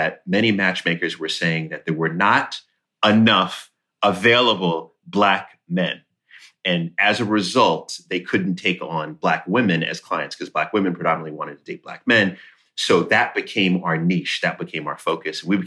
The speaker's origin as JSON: {"language": "English", "country": "Jamaica", "said": "I always say I'm Jamaican and I have 10 jobs."}